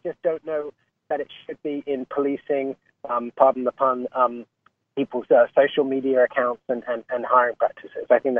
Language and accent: English; United Kingdom; moved away as an adult; now in United States; as you can hear from my accent, I'm a British guy. I moved to the States in around 2001.